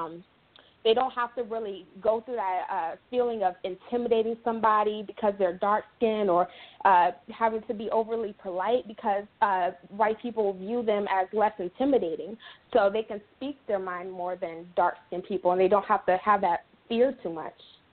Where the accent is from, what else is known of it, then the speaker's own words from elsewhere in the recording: Colorado Springs, Colorado, United States; I know when I grew up in Colorado Springs, it was like 91% white, and it felt like there was no racism.